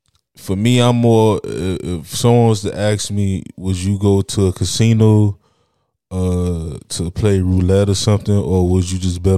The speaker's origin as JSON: {"language": "English", "region": "Florida", "country": "United States", "said": "You know, I'm from Florida, so I think platforms like FanDuel is not legal to play here yet."}